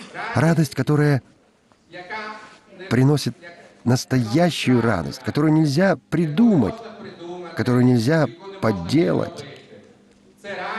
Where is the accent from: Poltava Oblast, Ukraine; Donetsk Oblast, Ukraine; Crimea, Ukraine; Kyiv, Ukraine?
Kyiv, Ukraine; много лет я киевлянка